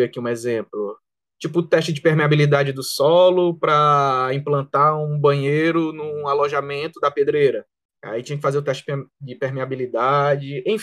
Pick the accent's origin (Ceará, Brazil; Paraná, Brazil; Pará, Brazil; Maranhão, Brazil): Ceará, Brazil; Que eu sou aqui do Ceará, moro no Ceará, nascido e criado cearense.